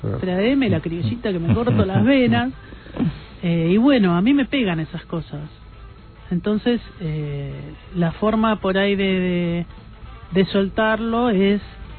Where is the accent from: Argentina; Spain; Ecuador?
Argentina; Pero sí, yo soy argentina, a mí me sale ponerle las cosas acá.